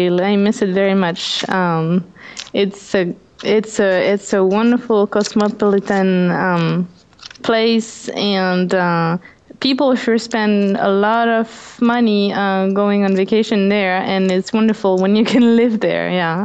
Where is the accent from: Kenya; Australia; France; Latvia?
France; the Alps; English is a second language; As you can hear my accent, I was born there, born and raised in the Alps.